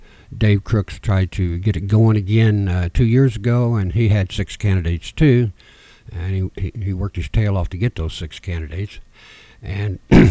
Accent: Montgomery, Indiana, United States; I've lived here almost all my life, yes. I was, in my early years, I was raised in Montgomery. Went to school in Montgomery.

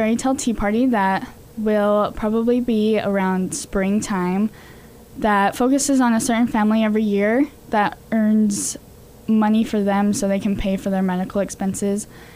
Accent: Castle Dale, Utah, United States; I'm from Castle Dell.

